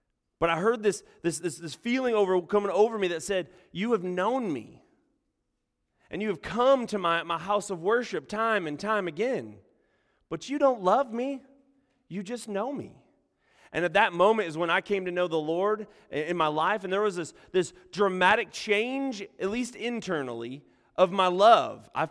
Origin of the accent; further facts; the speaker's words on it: Flint, Michigan, United States; it takes me back quite a few years to my hometown of Flint, Michigan